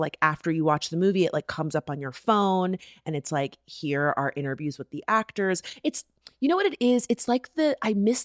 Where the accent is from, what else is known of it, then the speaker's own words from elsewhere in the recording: Oregon, United States; We're talking about my home state.